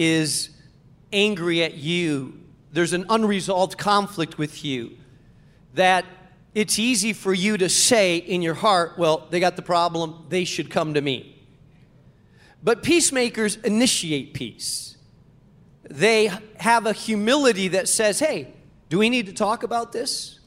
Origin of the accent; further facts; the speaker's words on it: Spain; English is a second language; I grew up in Spain and lived in a village of 200 people.